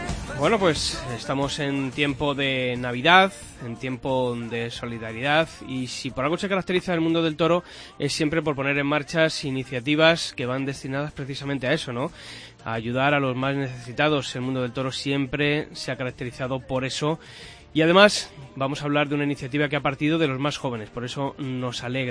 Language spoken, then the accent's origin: Spanish; Ávila, Castile and León, Spain; yo que soy de Ávila